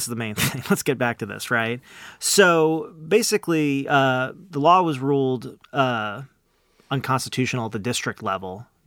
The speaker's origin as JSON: {"language": "English", "region": "New York", "country": "United States", "said": "Now, I'm originally from New York, and you go in New York, and they literally just have these old ledger books"}